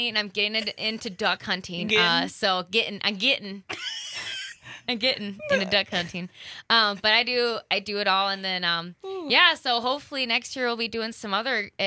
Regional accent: Natchez, Mississippi, United States; now in Wisconsin, United States; So I am a Wisconsin transplant. I'm from Natchez, Mississippi. It comes from my roots.

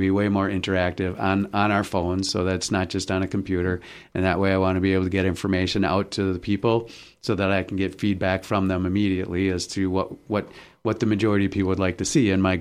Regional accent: New Berlin, Wisconsin, United States; born or raised there

